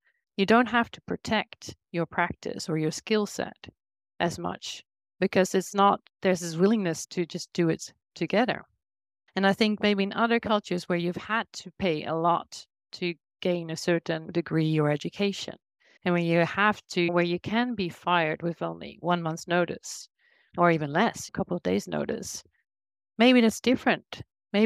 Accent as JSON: {"language": "English", "country": "Netherlands", "also_born_or_lived": "South Korea / Australia / Sweden", "lives_now": "France", "said": "So I've worked and lived, I'm from the Netherlands, but I've worked and lived in South Korea, in Australia, spent 11 years in Sweden, and now moved to France last year."}